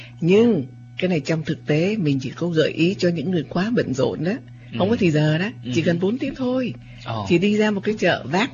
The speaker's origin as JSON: {"language": "Vietnamese", "region": "Northern Vietnam", "country": "Vietnam", "said": "Gia đình của tôi là người Bắc, thành ra cũng có những cái món của người Bắc."}